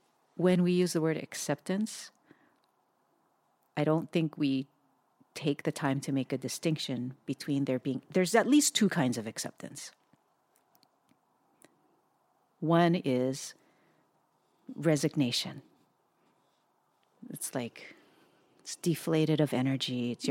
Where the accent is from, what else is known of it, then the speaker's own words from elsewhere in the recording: Hawaii, United States; also born or lived in Southern California; now in Portland, United States; Pacific Northwest, where we had lived in Southern California for a while. And before that, we were just born and raised in Hawaii.